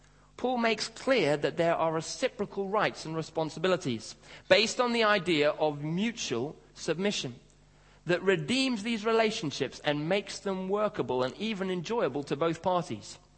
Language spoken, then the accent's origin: English; Kenya; when I was growing up, I grew up in Africa, in Kenya.